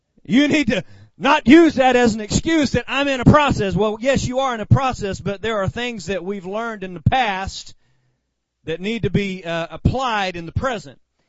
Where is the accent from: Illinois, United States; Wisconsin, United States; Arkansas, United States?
Arkansas, United States; From the land of the Razorbacks, my home state, Arkansas